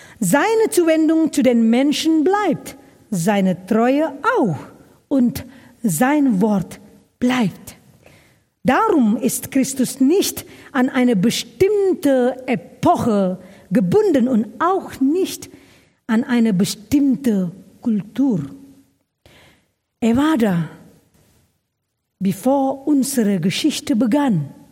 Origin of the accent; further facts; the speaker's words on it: North Sumatra, Indonesia; now in Germany; Heute, wenn ich meine alte Heimat besuche, sehe ich deutlicher, die Kirche dort ist anders als hier.